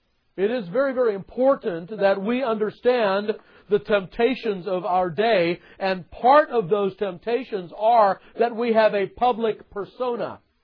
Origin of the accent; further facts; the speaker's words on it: California, United States; Now, I come from California, most of you know that. And that's the land of the movie industry.